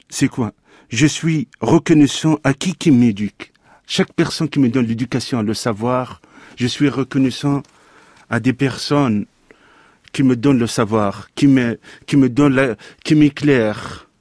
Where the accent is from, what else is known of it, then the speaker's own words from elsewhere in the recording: Tunisia; born there; Je suis né en Tunisie. Père d'origine algérienne, mais il est né en Tunisie. Ma mère, elle est tunisienne, famille modeste.